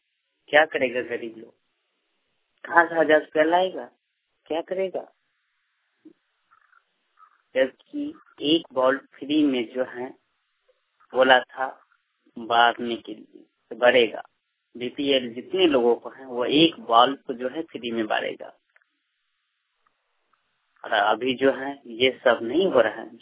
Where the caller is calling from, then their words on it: Bihar, India; ग्राम post में सुरैया थाना बावर जिले माधवनी बिहार से बोल रहा हूँ।